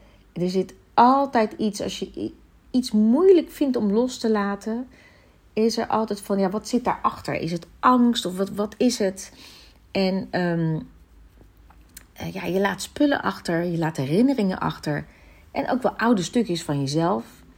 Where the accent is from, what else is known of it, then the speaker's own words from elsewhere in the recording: Suriname; bij ons in Suriname zeggen we altijd, ja, ben je al heel snel al familie.